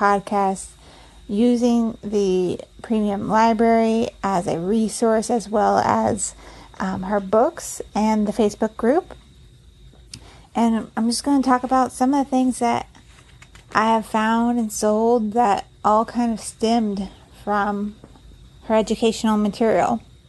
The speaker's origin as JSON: {"language": "English", "town": "Orland Park", "region": "Illinois", "country": "United States", "said": "I am from Orland Park, Illinois, and I have been selling on eBay for 1 year."}